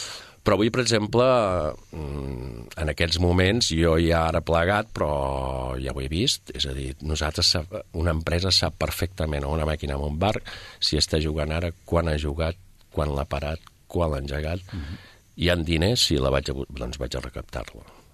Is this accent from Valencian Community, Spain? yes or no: no; Terrassa, Catalonia, Spain; però sóc terrassenc, no tinc res a veure amb Sabadell, i sóc de Terrassa.